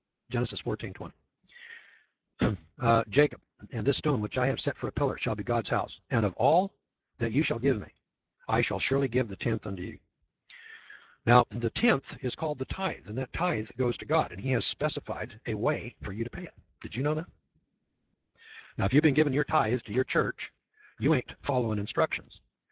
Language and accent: English; Scotland, United Kingdom; I was born out of the tribe of Judah, and I'm a Scotsman.